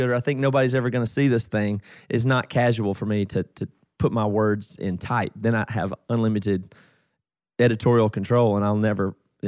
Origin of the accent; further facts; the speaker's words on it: South Carolina, United States; now in Seattle, United States; But I'm from South Carolina originally.